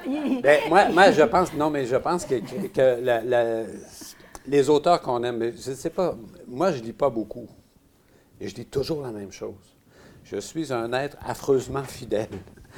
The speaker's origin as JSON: {"language": "French", "region": "Quebec", "country": "Canada", "tie": "born or raised there", "said": "Je suis né au Québec, dans une maison sans lit, j'ai grandi dans le bois"}